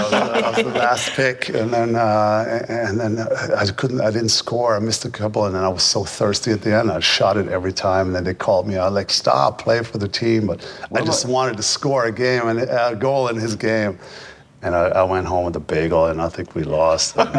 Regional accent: Germany; I grew up in Germany, right?

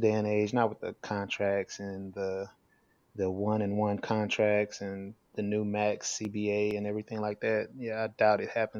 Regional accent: Louisiana, United States; now in Georgia, United States; I'm not from Indy. I'm actually – my dad was in the Navy, so we moved around a lot. But I call Louisiana home, and live in Georgia currently.

